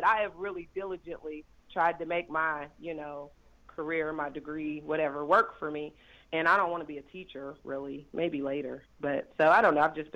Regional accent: Kansas, United States; because I'm originally from Kansas.

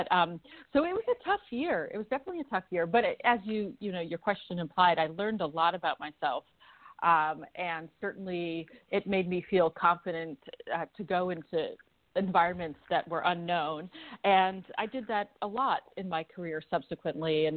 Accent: Lexington, Massachusetts, United States; I grew up in Lexington, which is a town right outside of Boston. So I've kind of come full circle in coming back to Harvard.

